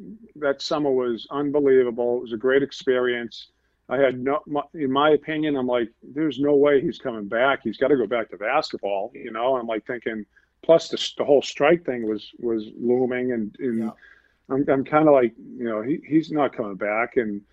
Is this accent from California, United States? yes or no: no; Boston, Massachusetts, United States; I'm from Boston, so I'm all about the Celtics